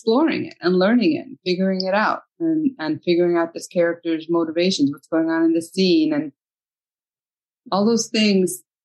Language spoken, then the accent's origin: English; United States; I'm from the United States.